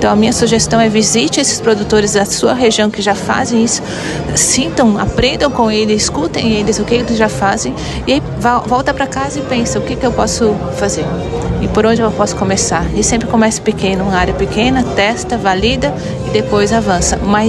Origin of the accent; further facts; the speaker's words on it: Panambi, Rio Grande do Sul, Brazil; born there; moved away; eu nasci em Panambi, mas há 45 anos a gente já saiu de Panambi e a gente foi para o Cerrado. E aí eu vim do Cerrado